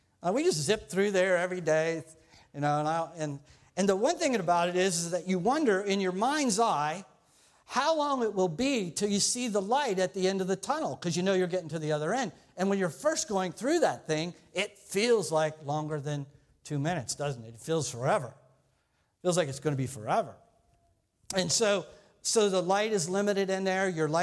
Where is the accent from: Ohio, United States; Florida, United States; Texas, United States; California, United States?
Ohio, United States; now in Pittsburgh, United States; I'm from here now. I'm no longer from Ohio. I'm from here. When I come home, I come home to Pittsburgh.